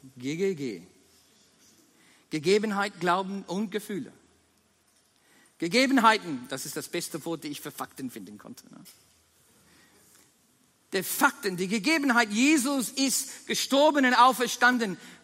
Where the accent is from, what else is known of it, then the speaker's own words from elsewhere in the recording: Australia; Ich rufe die ganze Zeit, ich bin kein Verbrecher, ich bin Australier.